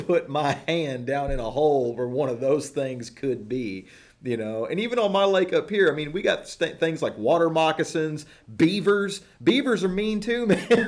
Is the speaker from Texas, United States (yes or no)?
yes; Texas, United States; I'm from Southeast Texas. That's pretty much a food group is anything deep fried.